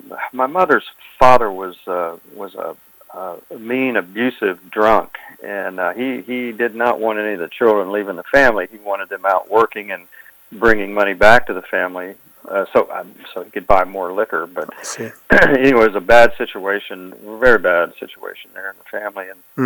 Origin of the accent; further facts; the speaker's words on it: Dallas, Texas, United States; Well, I didn't know any different. I thought growing up there was like anywhere else.